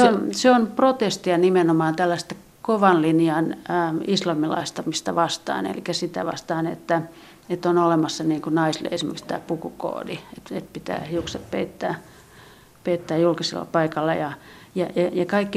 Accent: Helsinki, Uusimaa, Finland; kun mä oon itse helsinkiläinen, niin mun lapsuuden maisemaani väritti huomattavasti nämä tatarikauppiat

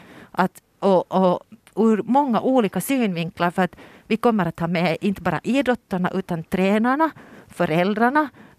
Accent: Tenala, Uusimaa, Finland; No, jo, alltså jag är född och uppvuxen i Tenala

